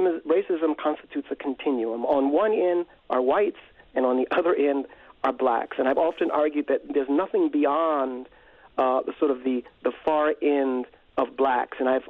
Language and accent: English; Philadelphia, Pennsylvania, United States; But just know that I was raised in Richard Allen Projects in North Philadelphia, which is a place for low-income families.